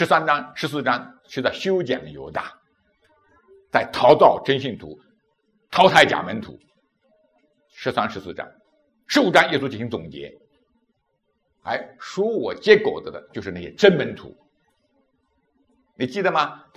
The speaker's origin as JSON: {"language": "Chinese", "region": "Shandong", "country": "China", "accent": "Shandong", "said": "我们山东话薅出来，是不是？是不是山东话啊？"}